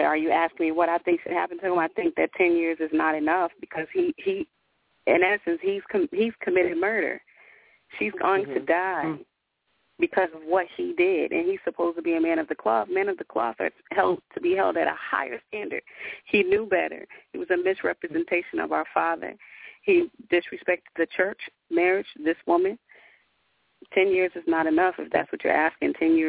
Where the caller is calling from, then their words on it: Atlanta, Georgia, United States; I'm calling from Atlanta.